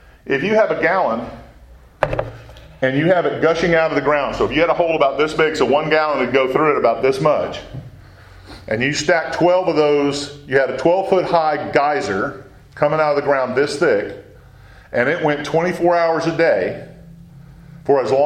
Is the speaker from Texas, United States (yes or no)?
yes; La Vernia, Texas, United States; I grew up in Lavernia, Texas, which is close to San Antonio